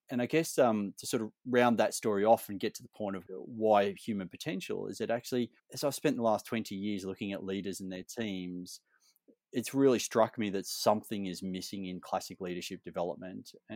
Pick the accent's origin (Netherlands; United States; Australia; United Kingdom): Australia; accent: Australian; started my life, my professional life, as a civil engineer in the Royal Australian Air Force, hence my accent.